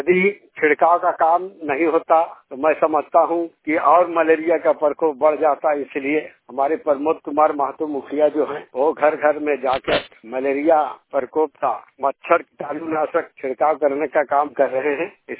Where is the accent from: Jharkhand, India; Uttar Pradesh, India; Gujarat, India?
Jharkhand, India; ग्राम होसी प्रखंड डाड़ी पंचायत कनकी के रहने वाला हूँ और मैं झारखंड मुक्ति मोर्चा के अल्पसंख्यक जिला अध्यक्ष हूँ।